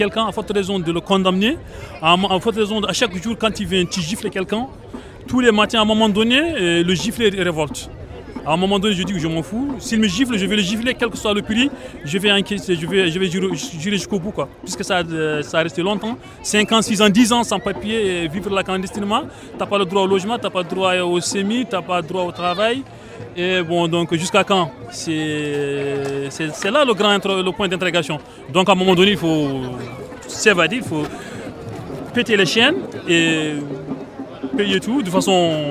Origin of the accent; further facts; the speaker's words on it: Mauritania; now in France; On est victime d'une question raciale chez nous. Nous sommes des Mauritaniens, on n'est pas reconnus comme des Mauritaniens.